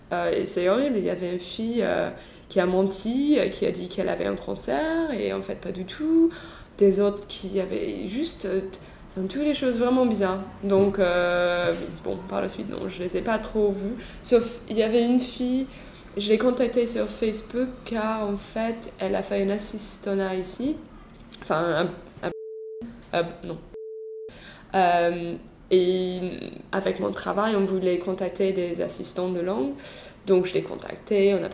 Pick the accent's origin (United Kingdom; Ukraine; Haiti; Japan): United Kingdom; England; French is a second language; now in France; En France, je pense que ça va tant que je suis anglaise